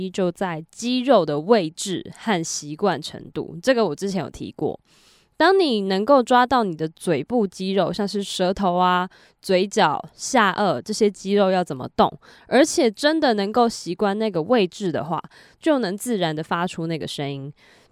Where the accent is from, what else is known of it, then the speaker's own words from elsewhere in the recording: Taiwan; 我就不是一个 ABC， 然后也不是上过什么双语幼儿园或是外国学校，我就只是一个非常非常普通的台湾人。